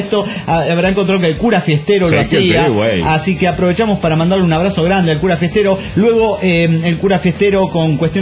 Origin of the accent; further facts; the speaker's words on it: Mexico City, Mexico; now in Cancún, Mexico; voy a volver a ser lo que fui en un comienzo … del DF mexicano.